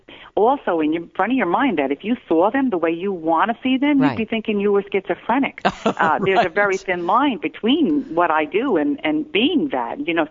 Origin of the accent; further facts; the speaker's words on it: New Jersey, United States; I'm from New Jersey, so you know that what lives in New Jersey, right?